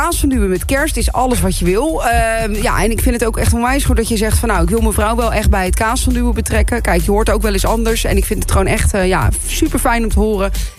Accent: Gouda, South Holland, Netherlands; ik ben opgegroeid in Gouda

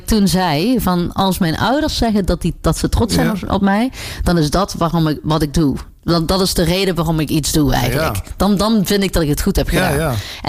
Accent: Venlo, Limburg, Netherlands; moved away as an adult; now in Amsterdam, Netherlands; Nou, nu kom ik dus uit Venlo. Ik woon in Amsterdam. Ben 30 jaar geleden naar Amsterdam verhuisd.

